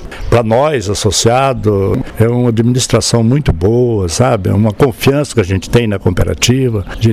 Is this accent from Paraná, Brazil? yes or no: no; Minas Gerais, Brazil; Eu vim de Minas Gerais para cá trabalhando de peão.